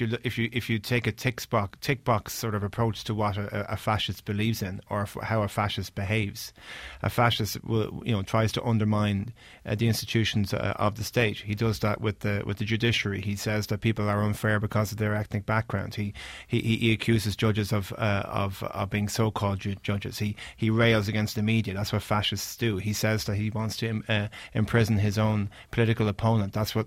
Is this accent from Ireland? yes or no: yes; Ireland; I think it's hypocritical of us as Irish people to come over here and talk about the 50,000 undocumented